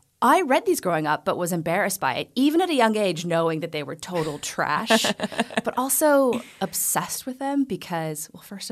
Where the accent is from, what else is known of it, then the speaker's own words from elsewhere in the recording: Amarillo, Texas, United States; I'm from Amarillo, Texas. Like, Bible Belt, everyone there was super religious.